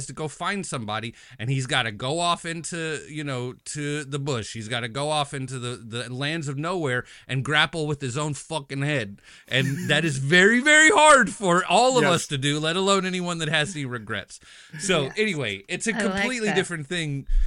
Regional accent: United States; When we talked about, as an American, it's very easy to sort

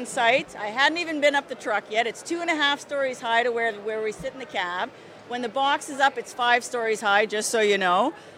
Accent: Quebec, Canada; also born or lived in Alberta; now in Los Angeles, United States; I'm from Quebec, but I've been living in Alberta for 30 years.

